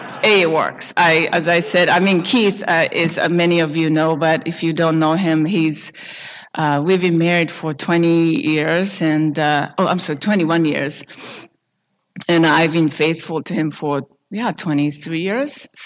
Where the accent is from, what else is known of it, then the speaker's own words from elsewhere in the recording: Japan; Growing up in Japan, I just didn't belong, really.